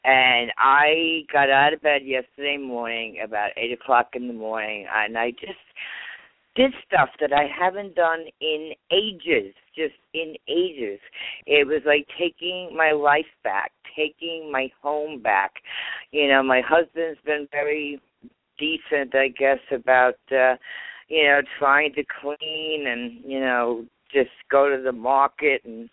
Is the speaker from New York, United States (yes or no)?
yes; New York, United States; accent: New York; now in Pennsylvania, United States; How many of you can hear my New York accent? I live in PA, but I am definitely a New York transplant.